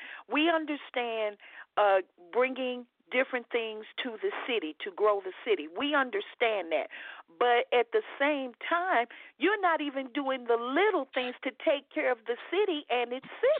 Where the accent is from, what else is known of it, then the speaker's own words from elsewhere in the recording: Dallas, Texas, United States; But in growing up in South Dallas